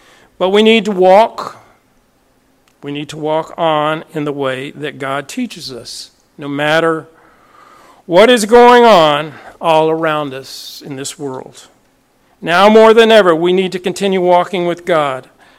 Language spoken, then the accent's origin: English; Tennessee, United States; You know, growing up in East Tennessee as a child and a teenager, one of the things I loved to do was go mountain climbing.